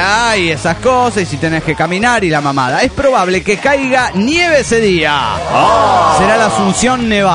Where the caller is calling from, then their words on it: Olavarría, Buenos Aires Province, Argentina; soy de Olavarría, de Buenos Aires, de Argentina, de Sudamérica. Ese es el orden, más o menos.